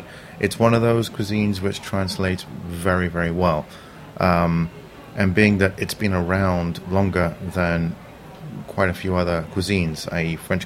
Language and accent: English; London, United Kingdom; growing up in London.